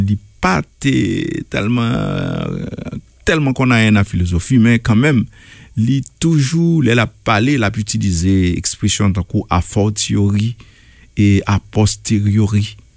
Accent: Haiti; parce que je suis haïtien dans le pays

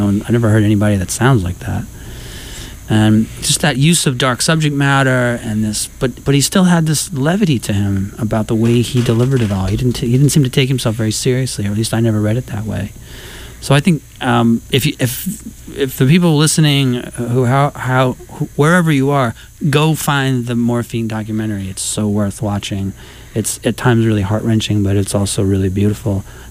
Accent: Midwest, United States; I was a kid from the Midwest. I didn't know about much, quite frankly.

